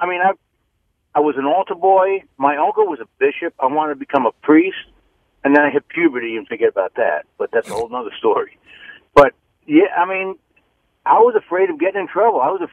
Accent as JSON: {"language": "English", "region": "New York", "country": "United States", "tie": "born or raised there", "said": "Actually, my dad's side was from Brooklyn, but I grew up on Long Island."}